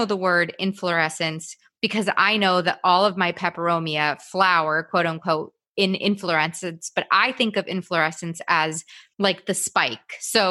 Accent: New York, United States; Because I'm, you know, born and raised in New York

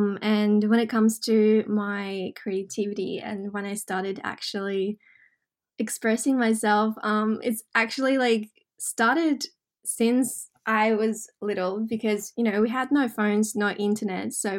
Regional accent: Russia; now in Australia; even though I grew up in Russia, I consider Australia home.

